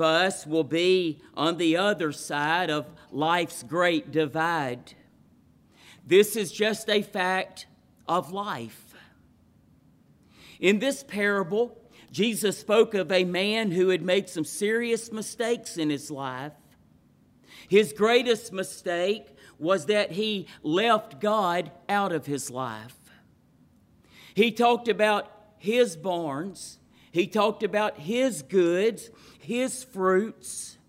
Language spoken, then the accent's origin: English; Montgomery, Alabama, United States; Mentioned a while ago that I am from Alabama, born and raised in the particular area is Montgomery. Have lived Tuscaloosa, quite a few places in Alabama.